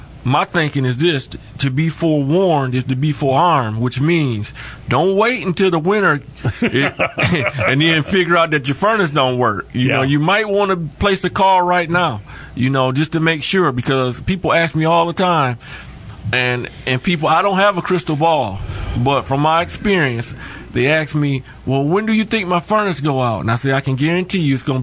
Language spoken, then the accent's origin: English; Albion, Michigan, United States; I ended up moving back to Michigan, to my hometown of Albion.